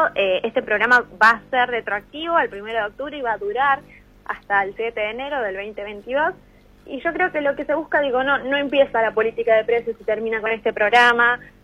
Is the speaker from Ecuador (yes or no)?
no; Argentina; como argentinos y argentinas no nos podemos acostumbrar